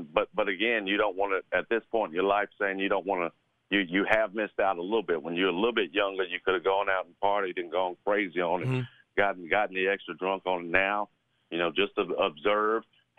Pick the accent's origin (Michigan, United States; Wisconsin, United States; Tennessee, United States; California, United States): Tennessee, United States; Memphis; We've lived, growing up in Memphis, I've lived all over the city, from midtowns now out east, everywhere except for pretty much downtown in terms of living.